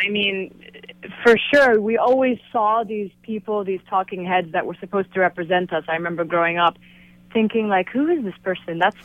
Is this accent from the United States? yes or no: no; Gaza Strip, Palestine; also born or lived in Kuwait; myself a Palestinian, you know, born to parents from Gaza City who then migrated to the Gulf. So I was born in Kuwait and attended international schools abroad. And then, you know, on a yearly basis, we would return to Gaza to renew our identity documents